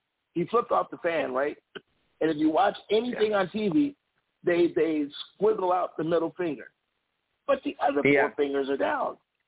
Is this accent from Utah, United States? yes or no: no; Chicago, Illinois, United States; growing up in Chicago, and I know this is a rule, from playing basketball in Chicago.